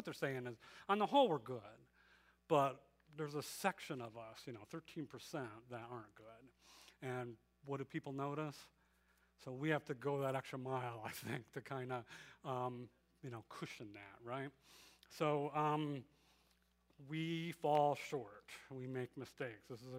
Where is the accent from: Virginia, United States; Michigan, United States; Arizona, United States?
Michigan, United States; Detroit; I'm from Detroit. Yeah, I never get shout-outs from Detroit, okay. I always tell people it's a good place to be from. I did enjoy growing up in Detroit.